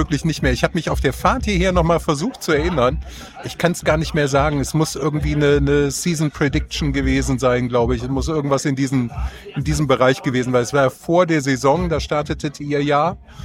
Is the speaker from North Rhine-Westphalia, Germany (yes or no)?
yes; Düsseldorf, North Rhine-Westphalia, Germany; Ja, ich komme hier tatsächlich aus der Stadt. Also ich bin tatsächlich Düsseldorfer, also Rheinländer hier.